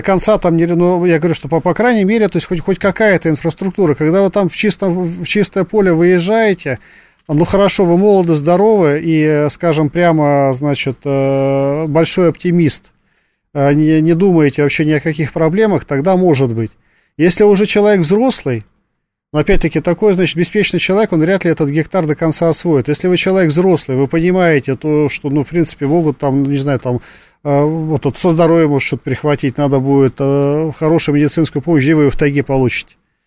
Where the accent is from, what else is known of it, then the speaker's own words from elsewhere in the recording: Tomsk, Tomsk Oblast, Russia; born there; now in Moscow, Russia; я родился в Томске, переехал в Москву из Сибири.